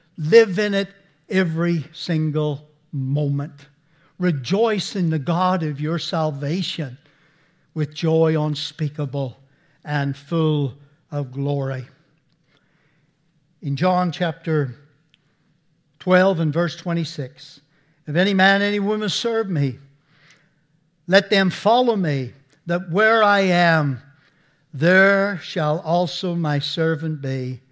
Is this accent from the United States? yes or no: no; Belfast, Northern Ireland, United Kingdom; I'm from Belfast, Northern Ireland